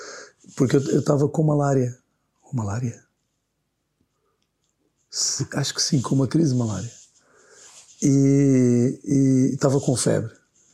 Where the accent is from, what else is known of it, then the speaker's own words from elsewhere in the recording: Angola; Como angolano, tudo isso, quer dizer, sou mais atento a determinadas questões do que outras